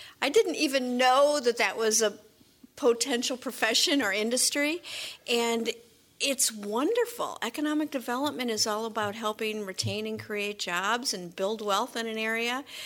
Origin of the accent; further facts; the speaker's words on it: Heartland, Wisconsin, United States; I grew up on a beef cattle farm in Heartland, Wisconsin.